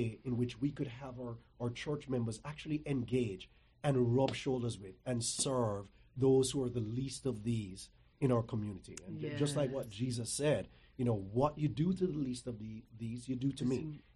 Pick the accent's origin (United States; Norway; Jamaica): Jamaica; So I'm originally from Jamaica.